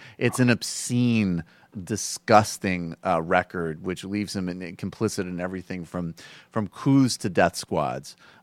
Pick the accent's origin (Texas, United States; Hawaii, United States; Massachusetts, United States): Massachusetts, United States; There used to be a Jamaican dude who played steel drum where I grew up in Western Mass